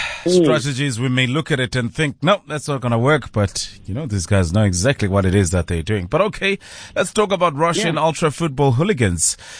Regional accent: South Africa; as I've come to understand as a person from South Africa, some things are just, they make you who you are.

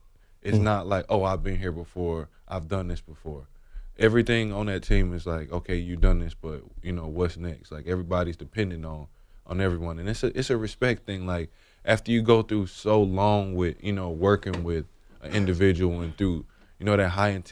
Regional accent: Alabama, United States; I grew up in Alabama, so NFL football was, you know, I didn't watch it growing

